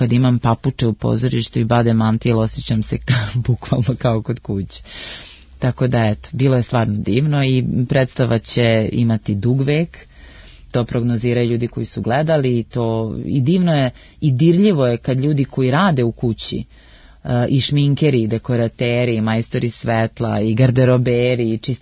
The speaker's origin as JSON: {"language": "Serbian", "region": "Podgorica", "country": "Montenegro", "said": "Ja sam iz Podgorice, ja sam radila u Crnogorskom narodnom pozorištu."}